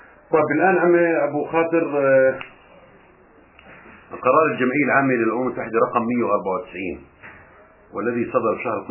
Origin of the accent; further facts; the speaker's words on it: Iraq; now in Jordan; أنا كعراقي الآن موجود في الأردن،